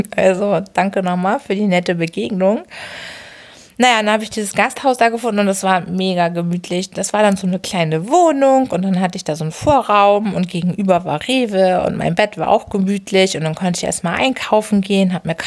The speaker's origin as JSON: {"language": "German", "region": "Hamburg", "country": "Germany", "said": "als Hamburgerin"}